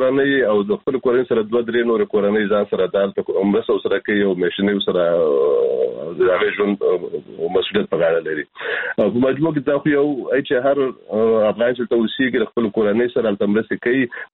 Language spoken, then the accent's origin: Pashto; Kunar, Afghanistan; now in Germany; د کونړ نه راغلی یم، هلته د کونړ خلک ډېر دي